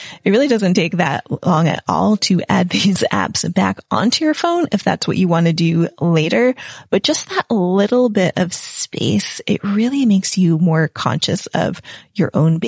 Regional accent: United States; now in England; I'm an American in England

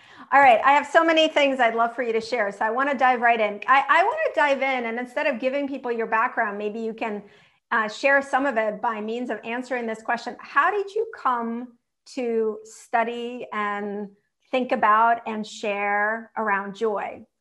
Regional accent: Russia; moved away; when I was growing up in Russia, we had this tiny apartment. We didn't have a lot of space. And I remember my grandpa, who I grew up with my grandparents really close.

